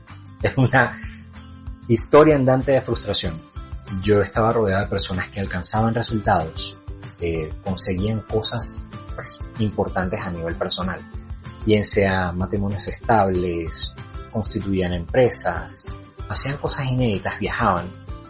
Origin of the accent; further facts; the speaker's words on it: Caracas, Capital District, Venezuela; now in Medellín, Colombia; de hecho sabes que yo soy caraqueño, y en cierta medida Medellín se parece mucho a Caracas